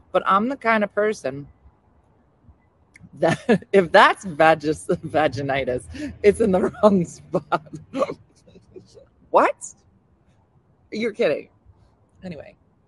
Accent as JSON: {"language": "English", "region": "New Jersey", "country": "United States", "said": "In Jersey. I'm from Jersey."}